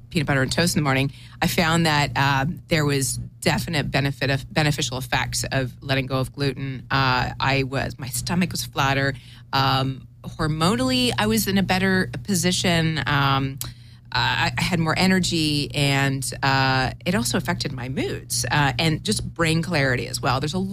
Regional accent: Toronto, Ontario, Canada; moved away as an adult; So I'm originally from Toronto, but I came to California originally on a corporate path. I was recruited to Silicon Valley

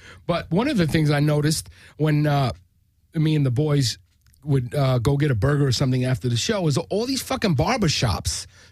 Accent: New York, United States; now in Los Angeles, United States; as being a New Yorker and you come to Los Angeles, you wind up living, you know, wherever the fuck we live. I live in the Valley

